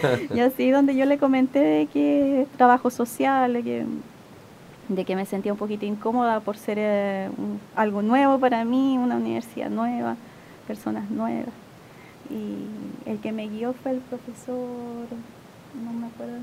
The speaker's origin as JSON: {"language": "Spanish", "town": "Iquique", "region": "Tarapacá", "country": "Chile", "said": "Yo soy iquiqueña. Mi esposo, mis hijas también son iquiqueños, pero mi familia es de Río Bueno."}